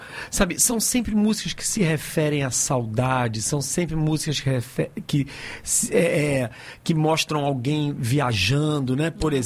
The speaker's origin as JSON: {"language": "Portuguese", "region": "Rio de Janeiro", "country": "Brazil", "moved": "yes", "lives_now": "Bahia, Brazil", "said": "Carioca hoje, já radicado na Bahia, já aprendi que é Mungunzá, já sou um baiano, só me sobrou um pouco do sotaque."}